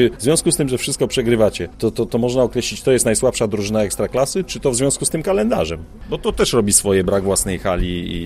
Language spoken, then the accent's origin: Polish; Zielona Góra, Lubusz Voivodeship, Poland; jestem z Zielonej Góry